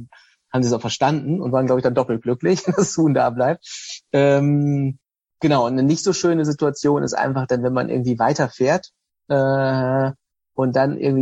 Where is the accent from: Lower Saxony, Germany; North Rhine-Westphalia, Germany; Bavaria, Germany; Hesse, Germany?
Lower Saxony, Germany; Osnabrück; Also ich bin in Osnabrück aufgewachsen, habe hier Abitur gemacht, bin dann nach dem Abitur sofort weg gewesen zum Studieren und bin dann nach dem Studium hierhin zurück.